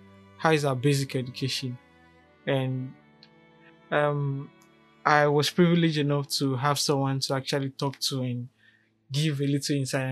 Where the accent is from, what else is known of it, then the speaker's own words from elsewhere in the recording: Ghana; if you listen to the previous episode on being Ghanaian, I made reference to the fact we have a lot of people that are practicing partisan politics in our country.